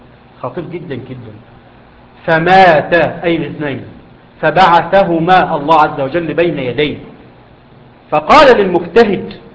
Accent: Egypt; إحنا عندنا في مصر يقول لك إيه؟

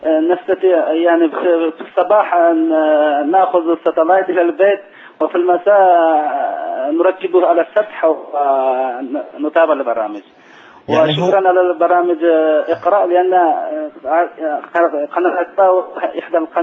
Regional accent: China; Arabic is a second language; قوميات ونحن يعني إحدى القوميات من الصين يعني.

